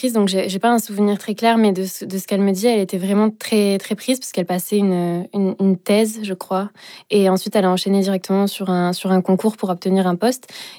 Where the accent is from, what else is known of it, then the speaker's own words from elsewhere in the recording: Sainte-Croix-de-Quintillargues, Occitanie, France; j'ai grandi à Sainte-Croix-de-Quintiargues, dans un petit village perdu, avec mes deux petites sœurs.